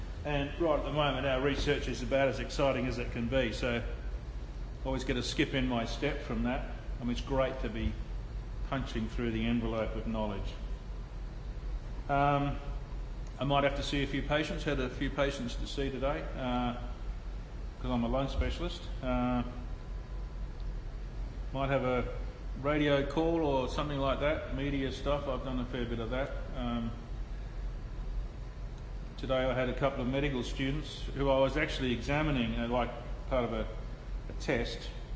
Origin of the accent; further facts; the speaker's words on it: Bassendean, Western Australia, Australia; So I'm a real sort of Bogan type young bloke. Grew up in a Bogan area, Bassendean.